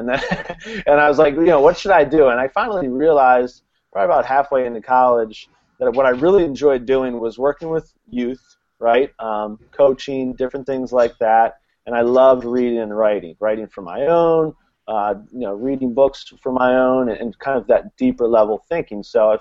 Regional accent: Jenkintown, Pennsylvania, United States; where I grew up, which is a small town called Jenkintown. I'm from Pennsylvania, right outside of Philadelphia, and my high school, my graduating class had 32 students in it.

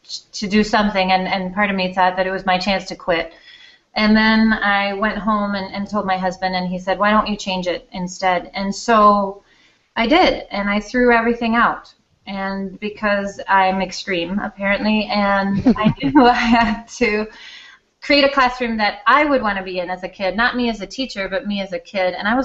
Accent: Denmark; moved away as an adult; now in Madison, United States; And I was born and raised in Denmark, and we moved to Madison, Wisconsin when I was 18

